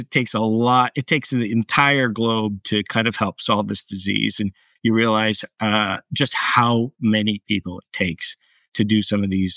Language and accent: English; Idaho, United States; So I grew up in the United States in Idaho.